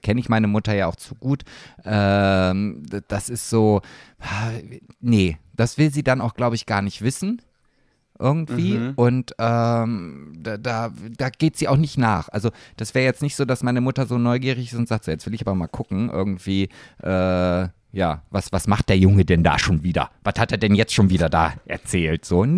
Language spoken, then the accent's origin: German; Germany; ich komme aus Deutschland.